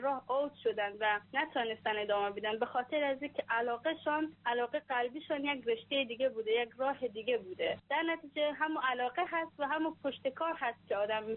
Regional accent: Herat, Afghanistan; also born or lived in Daykundi; now in Iran; از ولایت دایکنده سالتم و در هرات هم بزرگ شدم.

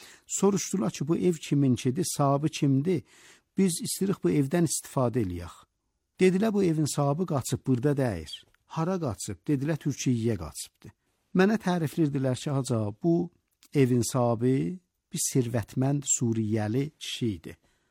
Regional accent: Iran; Dedik, biz İranlıyıq.

